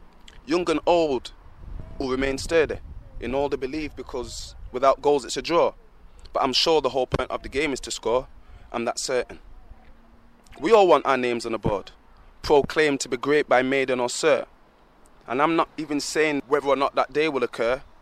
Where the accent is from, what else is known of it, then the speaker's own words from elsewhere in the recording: Sheffield, Yorkshire and the Humber, United Kingdom; Born and bred in Sheffield.